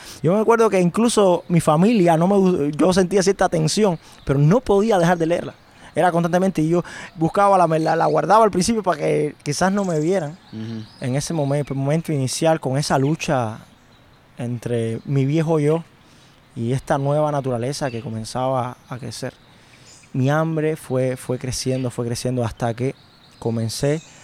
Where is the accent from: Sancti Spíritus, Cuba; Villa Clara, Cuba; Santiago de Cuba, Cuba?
Villa Clara, Cuba; Sagua la Grande; also born or lived in Havana; Soy del municipio de Sagua la Grande, en la provincia de Villa Clara. Y tengo exactamente ahora 27 años. Yo inicialmente viví en Sagua la Grande. Viví en Sagua hasta alrededor de la secundaria